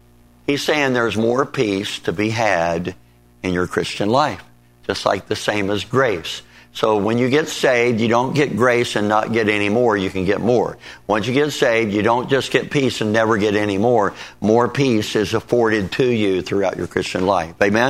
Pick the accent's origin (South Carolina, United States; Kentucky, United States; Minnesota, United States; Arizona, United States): Kentucky, United States; I told you a while ago I grew up in Kentucky and out in the country and so on.